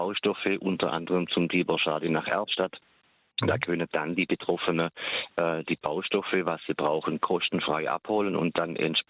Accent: Baden-Württemberg, Germany; accent: Baden dialect; Ich in unserem Badischer Dialekt schreiben, nicht reden, einfach machen.

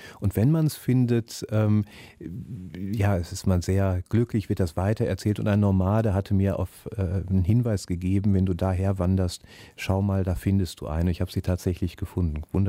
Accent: North Rhine-Westphalia, Germany; ich bin wie gesagt hier im Ruhrgebiet groß geworden

